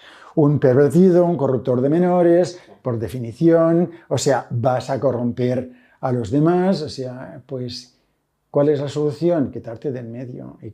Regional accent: Catalonia, Spain; como catalán, decimos que los catalanes somos muy ahorradores

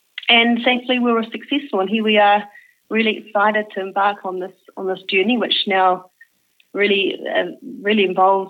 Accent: Gisborne, New Zealand; born there; I was born in Gisborne, in a little rural town just outside of Gisborne in New Zealand.

